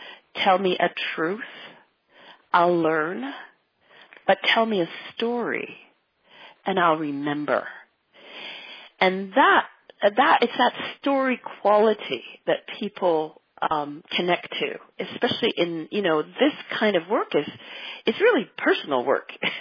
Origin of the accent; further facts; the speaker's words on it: Canada; also born or lived in England; My parents are Jamaican. We lived in England. I was born in England. And then they immigrated to Canada when I was about 6 or 7.